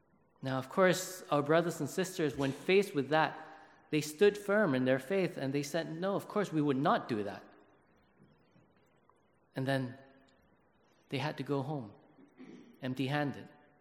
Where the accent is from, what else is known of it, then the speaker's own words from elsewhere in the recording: Malaysia; in my country, growing up in Malaysia, I knew about persecution, but it was something that never hit home.